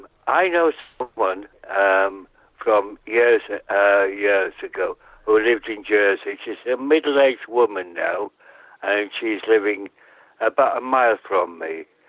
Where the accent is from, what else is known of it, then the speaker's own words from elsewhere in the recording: London, United Kingdom; and I'm from London, Muswell Hill.